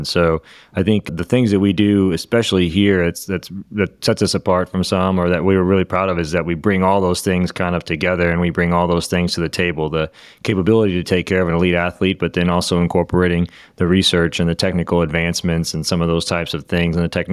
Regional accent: Missouri, United States; I grew up in Missouri, originally specific to Missouri.

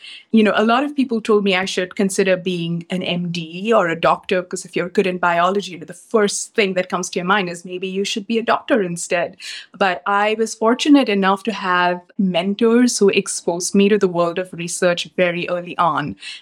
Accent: Mumbai, Maharashtra, India; I'm originally from Mumbai in India. And I think that's where my passion for science started.

